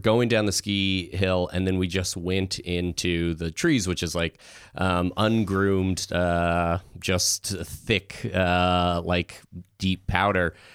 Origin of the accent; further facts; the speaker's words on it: Idaho Springs, Colorado, United States; I'm from Colorado. I grew up in Idaho Springs, which is like 30 minutes east of Loveland ski area.